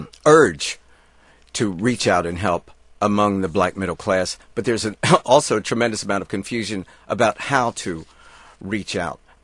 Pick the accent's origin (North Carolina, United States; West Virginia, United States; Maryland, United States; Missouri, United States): West Virginia, United States; I grew up in West Virginia. I know all kind of successful white people, and they didn't sit around talking about their poor brothers stuck up in the Appalachian Mountains.